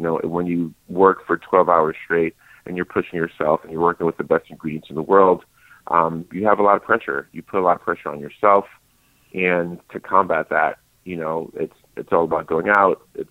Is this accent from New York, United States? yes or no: yes; Queens, New York, United States; growing up in Queens, oftentimes, you know, we were cared for by our aunts or grandmothers visiting